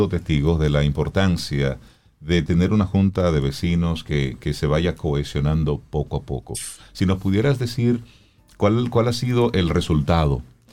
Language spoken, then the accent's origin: Spanish; Dominican Republic; Y nosotros, sí, como dominicanos, tenemos que ponerle al ADN nuestro eso.